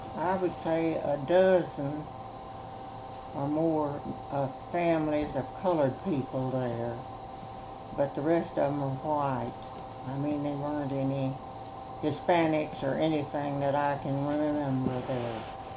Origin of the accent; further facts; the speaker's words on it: Texas, United States; also born or lived in Dayton, Texas / Diboll, Texas; We moved from Kent County, Dayton, Texas, Kent County, to Diboll, and then to Alpheta Camp.